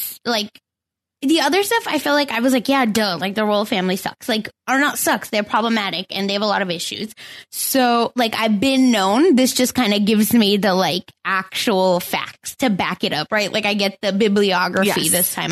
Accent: Oklahoma, United States; And then one here where, you know, in Oklahoma, where I'm from

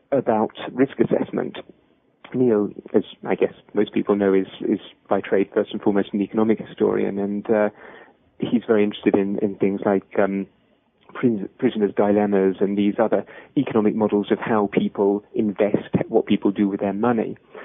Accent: London, United Kingdom; And I come from London.

